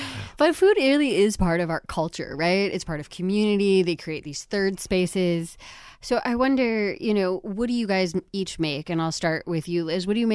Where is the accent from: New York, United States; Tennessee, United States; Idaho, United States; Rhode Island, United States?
New York, United States; grown up in New York, there are some great bagel places.